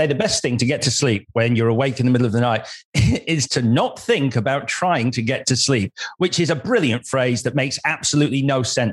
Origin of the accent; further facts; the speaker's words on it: Leeds, Yorkshire and the Humber, United Kingdom; So I'm from Leeds originally.